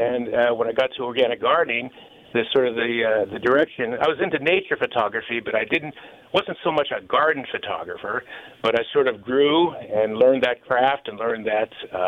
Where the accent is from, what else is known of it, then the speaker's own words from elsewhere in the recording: Pittsburgh, Pennsylvania, United States; I love Pittsburgh. I mean, I grew up there. I spent my first 20 years of my life there. I grew up in Stanton Heights.